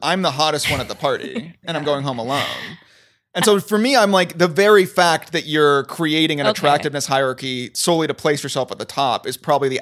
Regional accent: Missouri, United States; I'm from Missouri. Yeah, I'm salt of the earth.

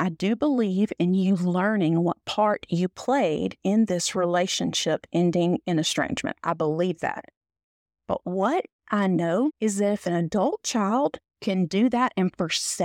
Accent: the South, United States; And man, y'all, I'm from the South. I got some good stories.

